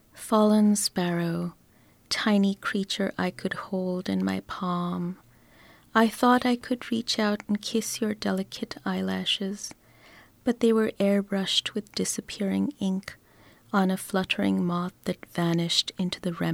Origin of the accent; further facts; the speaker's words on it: India; I come from India, which is a very beautiful, colorful culture, and I sort of grew up watching a lot of the movies